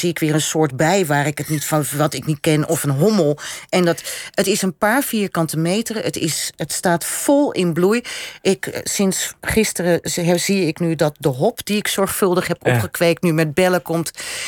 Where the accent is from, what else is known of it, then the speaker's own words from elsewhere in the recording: Netherlands; Ja, want als we het nou over groepstrots hebben dan en chauvinisme, dan zijn we Nederlanders ineens we allemaal.